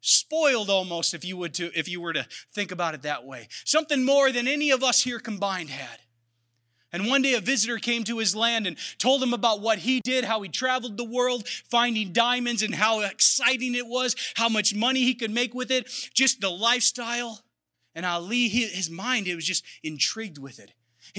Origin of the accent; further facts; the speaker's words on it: Iowa, United States; I'm from Iowa. We always used to have jokes about them eating people sometimes.